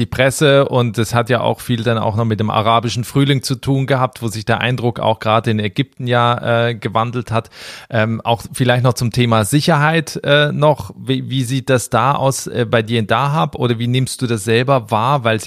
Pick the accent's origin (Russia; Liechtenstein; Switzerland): Switzerland; Also weil ich komme aus der Schweiz